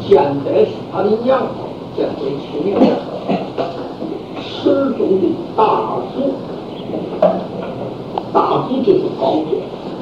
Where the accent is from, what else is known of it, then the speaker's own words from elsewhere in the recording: Hubei, China; 我跟你们讲过，我是湖北人